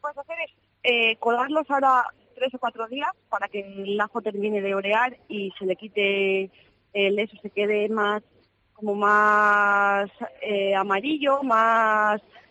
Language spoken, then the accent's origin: Spanish; Castile and León, Spain; Yo vengo de la zona de Aliste.